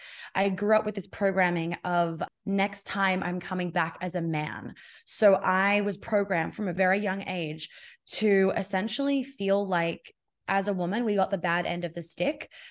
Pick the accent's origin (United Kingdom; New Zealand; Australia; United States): Australia; And like, we just got engaged. I'm Australian, he's American.